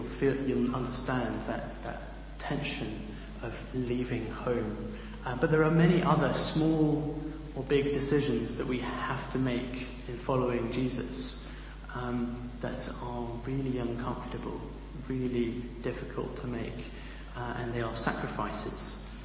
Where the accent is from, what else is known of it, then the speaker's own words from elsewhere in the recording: Niger; also born or lived in Bishop Auckland, England; I grew up in Niger, and I have this deep desire to feel at home, but I never felt it, because I was born in Bishop Auckland in County Durham, just a little bit north of here, and then I lived in Africa.